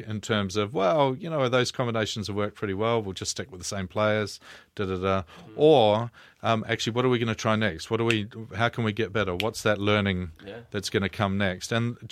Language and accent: English; New Zealand; as a New Zealander.